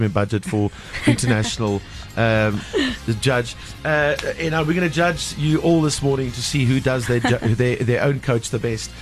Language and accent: English; Port Elizabeth, Eastern Cape, South Africa; I'm from Port Elizabeth as well.